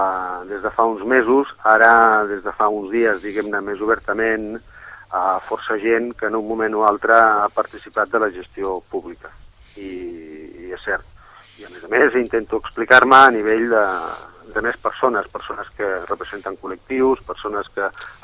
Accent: Sitges, Catalonia, Spain

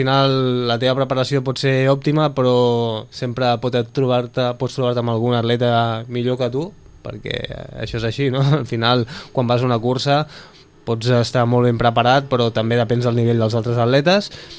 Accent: Sitges, Catalonia, Spain; gaudint de poder guanyar a Sitges, que al final és el meu poble

